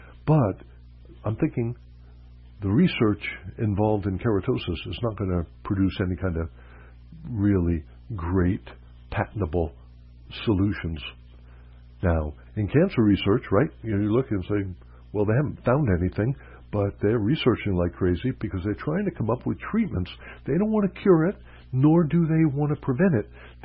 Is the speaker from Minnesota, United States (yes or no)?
no; New York, United States; I'm a New Yorker